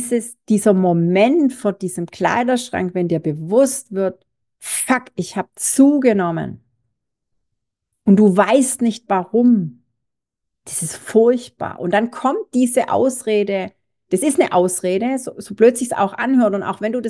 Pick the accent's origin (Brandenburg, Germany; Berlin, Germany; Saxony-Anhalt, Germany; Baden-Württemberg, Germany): Baden-Württemberg, Germany; ich bin ja Schwabe, ich werfe nichts weg